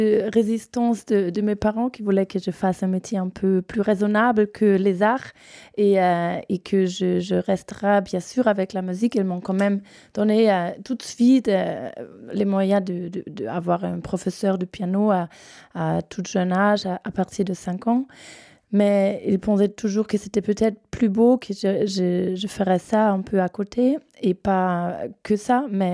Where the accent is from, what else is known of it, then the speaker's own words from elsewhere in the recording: Munich, Bavaria, Germany; French is a second language; now in Paris, France; Je suis bavaroise de Munich.